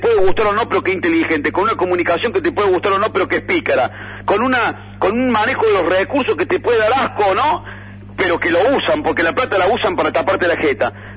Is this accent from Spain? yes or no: no; Argentina; somos así los argentinos.